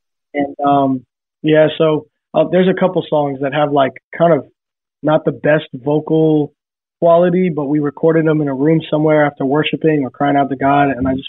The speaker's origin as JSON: {"language": "English", "town": "Tampa", "region": "Florida", "country": "United States", "lives_now": "Nashville, United States", "said": "I'm from Tampa"}